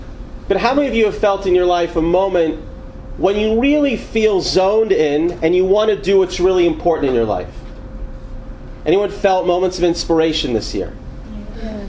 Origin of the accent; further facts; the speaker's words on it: Atlanta, Georgia, United States; When I was growing up in Atlanta, in a positive way, I didn't have on my wall, how many of you are from Atlanta?